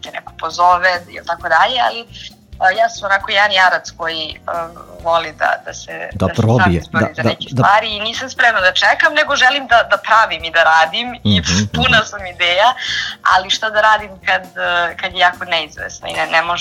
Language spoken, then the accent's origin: Serbian; Golubinci, Vojvodina, Serbia; ja sam inače iz Golubinaca, ali sam išla u Staru Pazovu u srednju školu.